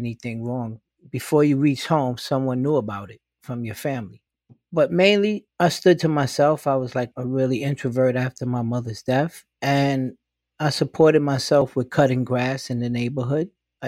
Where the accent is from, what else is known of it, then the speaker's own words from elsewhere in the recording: New York City, New York, United States; I grew up in Classen Point Gardens, which is next to Soundview Projects.